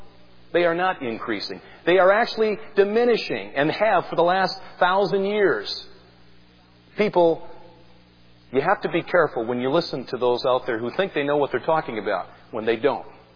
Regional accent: Winona, Minnesota, United States; In 1965, in my hometown, We made national headlines. I can remember watching Walter Cronkite on the CBS Evening News. And there he had a correspondent standing on the dike on the Mississippi River in April of 1965. And this guy declared, Winona, Minnesota, the city that saved itself

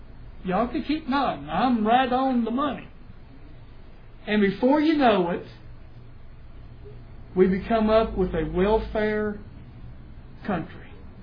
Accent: United States; I got my flag on the porch. I'm American. I'm happy, proud. But I tell you what, I want America that I grew up in back.

